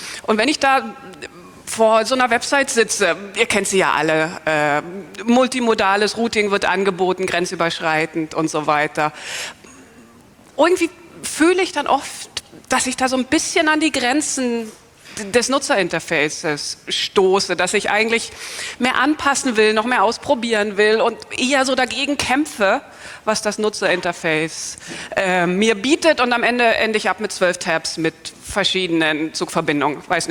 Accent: Berlin, Germany; ich komme aus Berlin

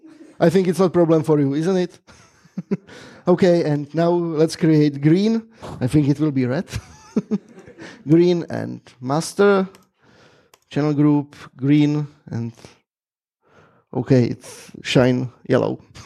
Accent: Czechia; I came from Communist Czech, so the red is great.

